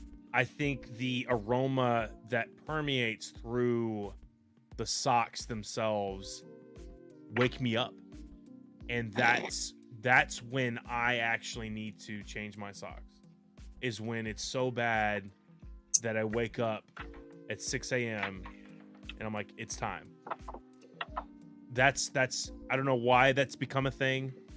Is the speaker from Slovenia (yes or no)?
no; Indonesia; as a kid, growing up in Indonesia, I know you can tell by my complexion.